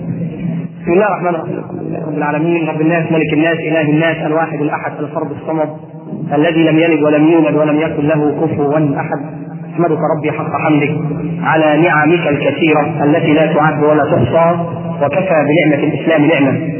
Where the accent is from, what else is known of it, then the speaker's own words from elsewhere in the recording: Alexandria, Alexandria Governorate, Egypt; وتروح الترب عندنا في اسكندريه